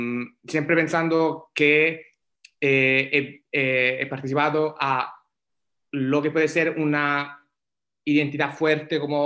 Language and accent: Spanish; Italy; Spanish is a second language; yo vengo también de la experiencia, soy italiano y he participado a movimientos largos